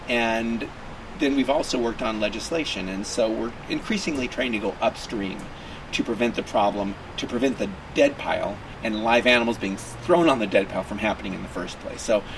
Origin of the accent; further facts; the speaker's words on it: Hollywood, California, United States; Well, I grew up actually in Hollywood, California, mm-hmm. and my parents sent me to Catholic schools.